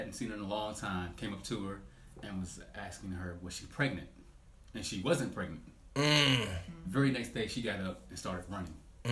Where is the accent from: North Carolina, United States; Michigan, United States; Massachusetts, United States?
North Carolina, United States; Fayetteville; I'm from Fayetteville, but I'd say I'm from Charlotte because I've been in Ch